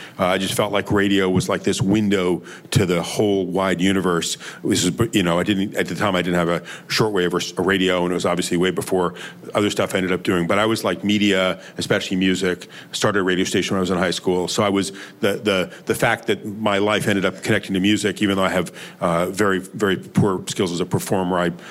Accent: Yonkers, New York, United States; also born or lived in Manhattan; No, I grew up in Yonkers, two blocks outside of the Bronx. I was born in Mount Sinai Hospital, so I was born in Manhattan, but I grew up basically in Yonkers.

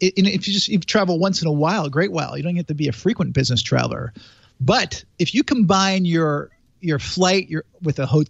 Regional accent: Norwalk, Connecticut, United States; Jay Walker. Yes. Yeah. Of course. Yeah. Priceline actually is from where I grew up in Connecticut.

